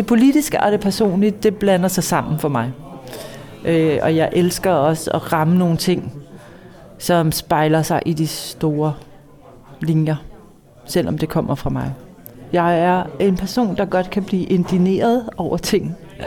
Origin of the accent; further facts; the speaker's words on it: Copenhagen, Capital Region of Denmark, Denmark; Og så er jeg københavner. Selvom jeg er flyttet ud af byen, så er jeg stadig københavner. Jeg er vokset op herinde